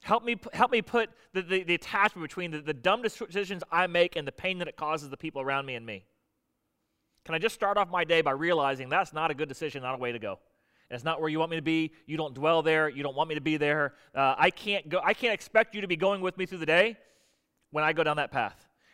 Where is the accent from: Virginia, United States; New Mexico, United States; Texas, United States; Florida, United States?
Florida, United States; I grew up in Florida, though, and the trails I would mark, you know, hike as a kid, there'd be like an orange spray paint dot on a tree.